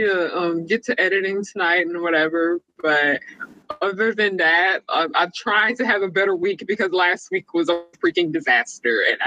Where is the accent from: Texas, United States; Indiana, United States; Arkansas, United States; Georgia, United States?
Georgia, United States; Atlanta; I am from Atlanta, Georgia, more specifically the Atlanta suburbs, DeKalb County. I'm 22 years old.